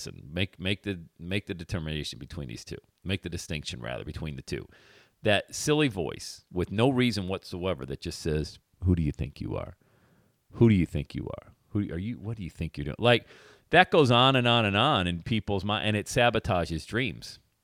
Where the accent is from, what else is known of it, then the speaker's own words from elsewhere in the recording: Bradford, Pennsylvania, United States; now in Palm Beach, United States; I'm from Bradford, PA. Grew up with food stamps.